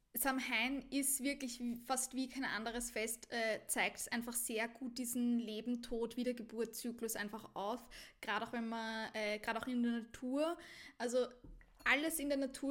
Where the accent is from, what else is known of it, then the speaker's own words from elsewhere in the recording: Austria; bei uns in Österreich ist ja zum Beispiel Skifahren halt voll das Thema